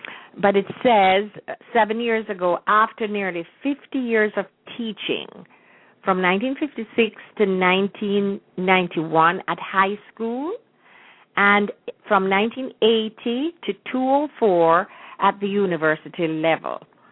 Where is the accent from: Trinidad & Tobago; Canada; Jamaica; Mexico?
Jamaica; Kingston; moved away as an adult; now in United States; I was born and raised in Jamaica, in Kingston, Jamaica. I migrated to the USA in 1959. And all my children were born here. I have made the US my home.